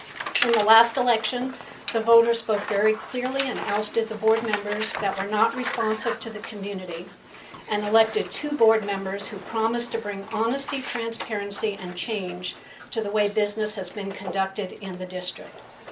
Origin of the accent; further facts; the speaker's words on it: Garden Valley, California, United States; I'm from Garden Valley.